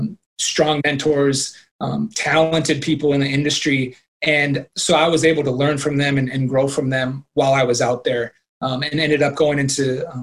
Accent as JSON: {"language": "English", "region": "Minnesota", "country": "United States", "tie": "born or raised there", "said": "I grew up in the church, Lutheran church. I'm from Minnesota, so Lutheran church is very predominant up here, you know, in Minnesota and Midwest."}